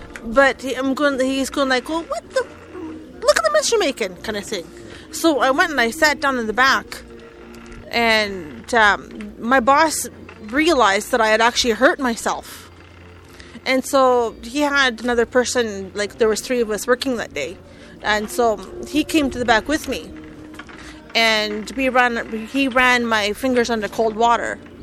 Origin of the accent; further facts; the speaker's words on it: Edmonton, Alberta, Canada; I live in Edmonton, born and raised in Edmonton.